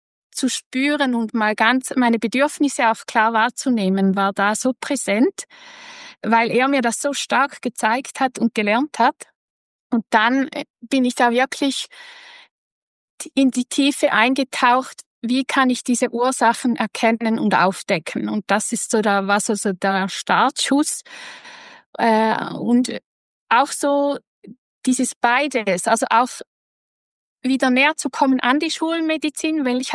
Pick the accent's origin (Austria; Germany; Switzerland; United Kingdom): Switzerland; Also ich komme aus der Schweiz, in etwa 30 Minuten vom Bodensee.